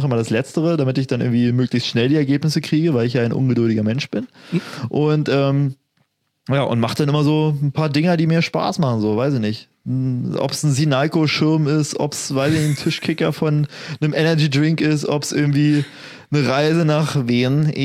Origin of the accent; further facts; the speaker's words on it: Cottbus, Brandenburg, Germany; now in Hamburg, Germany; Meine Heimat in Cottbus?